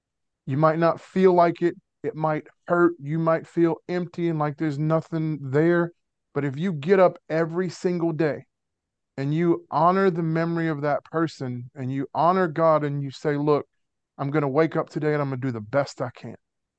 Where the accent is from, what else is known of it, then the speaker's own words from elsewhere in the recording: New Orleans, Louisiana, United States; accent: Cajun; Grew up in New Orleans. Sometimes I have a Cajun accent, sometimes I don't.